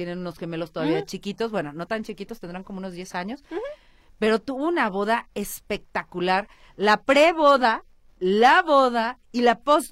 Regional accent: Mexico; cuando te preguntan, ¿de dónde eres? Y dices, de México

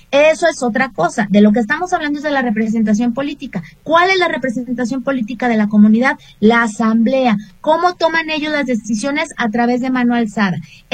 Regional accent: Mexico; en este crisol que conformamos como mexicanas y como mexicanos

